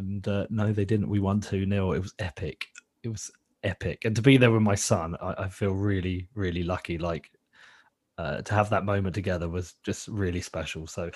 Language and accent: English; England, United Kingdom; People will tell from my voice that I am from England. I live in a little shit town called Bedford.